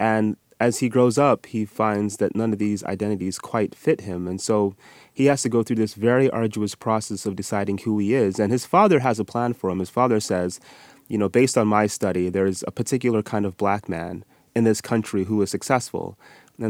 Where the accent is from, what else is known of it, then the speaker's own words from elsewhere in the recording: Utah, United States; So I experienced something similar when I was quite young, growing up in Utah.